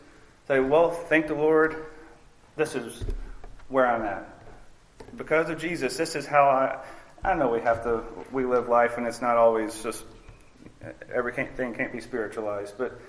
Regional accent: LaRonde, Louisiana, United States; I'm from LaRonde, Louisiana. I've been there, lived my whole life.

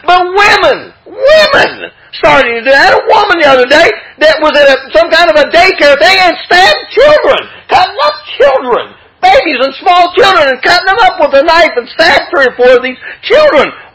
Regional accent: Webster Springs, West Virginia, United States; I remember driving through my hometown one time and this guy, he had the perfect uniform for it.

